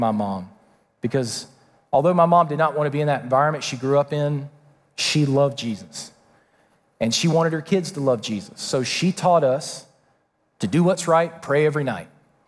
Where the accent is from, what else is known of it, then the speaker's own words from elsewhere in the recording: Georgia, United States; because that is unusual for a kid in the 90s growing up in South Georgia